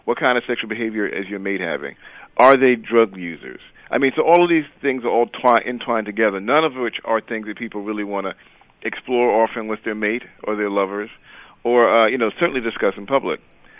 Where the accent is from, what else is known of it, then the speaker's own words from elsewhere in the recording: New York City, New York, United States; we grew up in the Tilden Projects and then in Brownsville, and then we lived in a home in East New York for a while, for many years.